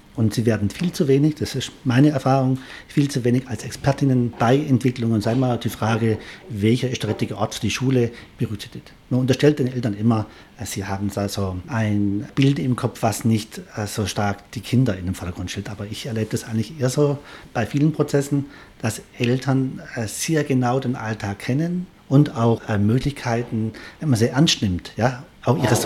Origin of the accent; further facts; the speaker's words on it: Reutlingen, Baden-Württemberg, Germany; Ja, ich komme ja ursprünglich da aus Reutlingen